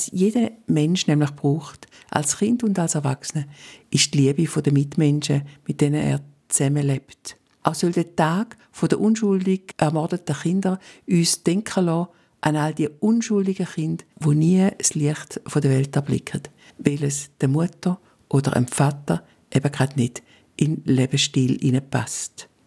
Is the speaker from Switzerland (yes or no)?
yes; Switzerland; Auch bei uns in der Schweiz gibt es immer wieder Kindermissbrauch.